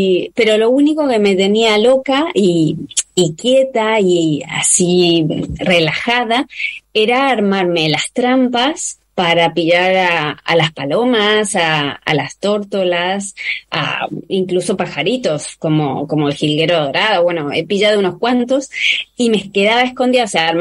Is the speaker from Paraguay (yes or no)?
no; Buenos Aires, Argentina; born there; yo, si bien nací en Capital Federal, mi infancia transcurrió en una zona más agreste, más de interior, y tenía un jardín muy, muy grande.